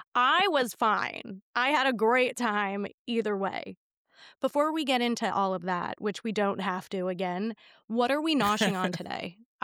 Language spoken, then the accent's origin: English; New York, United States; I grew up in New York, like Manhattan and Long Island.